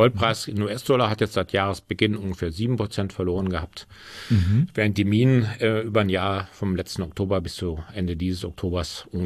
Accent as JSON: {"language": "German", "region": "Rhineland", "country": "Germany", "said": "als Rheinländer tendenziell ist man halt eine Frohnatur."}